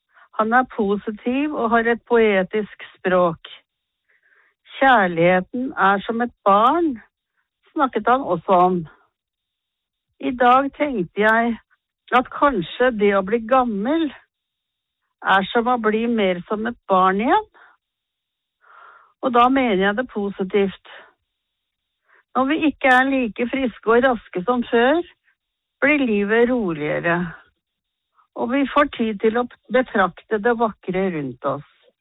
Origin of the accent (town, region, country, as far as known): Østfold, Norway; born or raised there